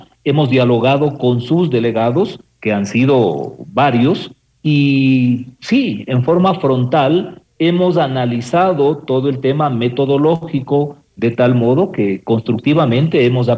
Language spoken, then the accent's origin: Spanish; Ecuador; en general como ecuatorianos